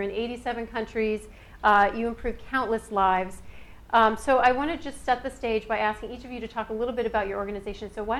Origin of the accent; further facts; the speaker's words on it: Minnesota, United States; I grew up in Minnesota, so I'm very happy to be here with someone representing a Minnesota company